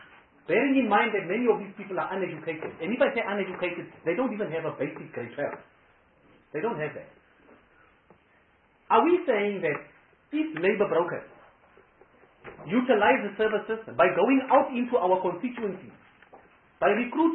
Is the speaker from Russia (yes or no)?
no; Northern Cape, South Africa; I'm speaking about the Northern Cape in particular because I'm coming from the Northern Cape.